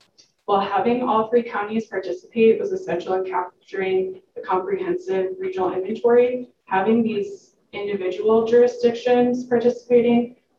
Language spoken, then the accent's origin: English; Munster, Indiana, United States; And then, as Kathy said, I'm actually from Munster, so very exciting to be speaking with you here today.